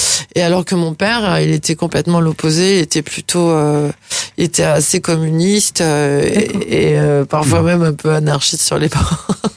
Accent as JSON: {"language": "French", "town": "Châtellerault", "region": "Nouvelle-Aquitaine", "country": "France", "tie": "born there", "said": "Je suis née dans la Vienne, à Châtellerault. Alors, c'est centre-ouest de la France."}